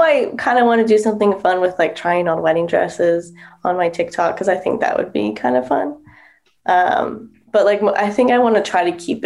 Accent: California, United States; All of our family's from California. So we were born and raised in California.

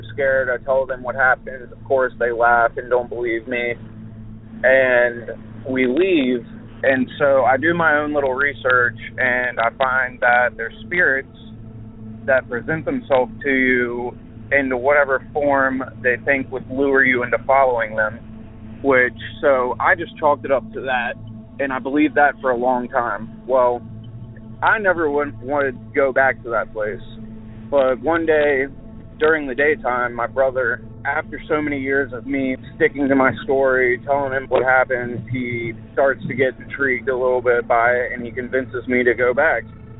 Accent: Richmond, Virginia, United States; I'm from Richmond, Virginia, and I've been listening to your podcast now for about a week

